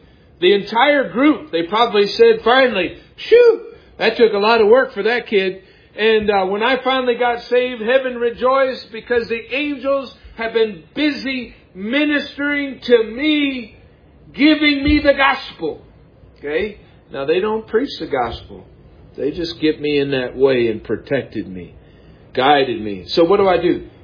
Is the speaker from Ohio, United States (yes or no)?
yes; Brunswick, Ohio, United States; I was born in America where the gospel was there. Thank you, Lord, that you got me into a family where they went to church. And my earliest memories of going to church down at People's Baptist Church in the place called Brunswick, Ohio